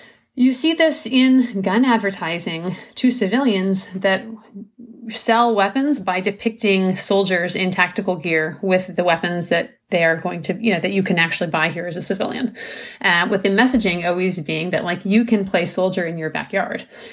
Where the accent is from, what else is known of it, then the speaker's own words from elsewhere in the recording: South Dakota, United States; I grew up in South Dakota. Everyone had guns because you used them on the farm all the time.